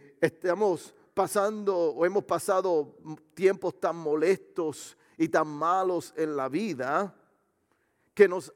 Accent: Puerto Rico; Ahora somos todos los puertorriqueños, somos Team México.

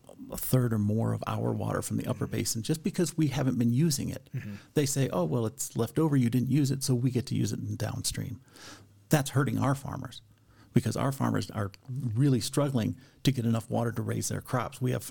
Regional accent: Colorado, United States; I am the person I am today because of growing up in Colorado

